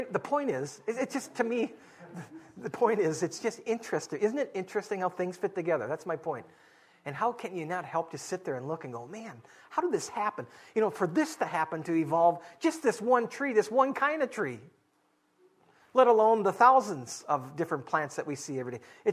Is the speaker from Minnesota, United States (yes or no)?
yes; Minnesota, United States; I just love fall. It's my favorite season. I grew up in Minnesota, and I love the fall weather